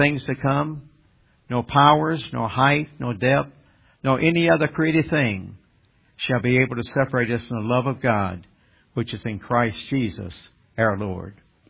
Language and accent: English; North Carolina, United States; coming through my hometown in North Carolina after he had died in Georgia.